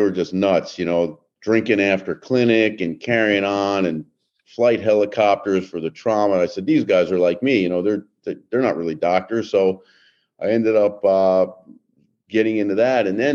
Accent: Miami, Florida, United States; I grew up in Miami, and my whole life I always thought I was going to be a professional tennis player

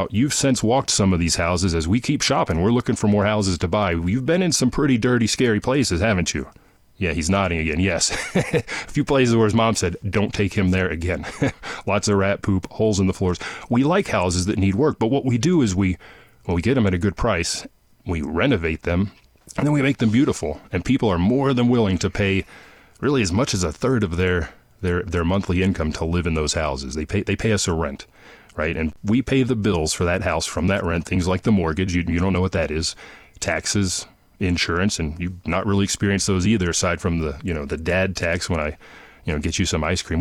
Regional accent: Dallas-Fort Worth, Texas, United States; I hail from Dallas-Fort Worth, Texas. That's normally where I reside.

